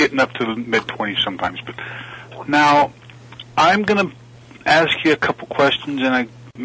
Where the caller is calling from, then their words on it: Wyoming, United States; from Wyoming.